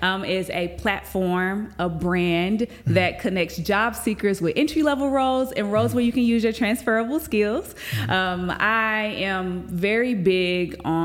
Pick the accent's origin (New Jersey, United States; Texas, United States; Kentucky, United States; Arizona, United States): Texas, United States; Pleasant Grove; I grew up in Pleasant Grove, Texas, in the hood of Pleasant Grove